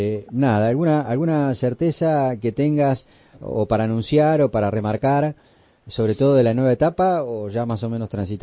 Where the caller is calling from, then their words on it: Los Hornos, Buenos Aires Province, Argentina; de Los Hornos.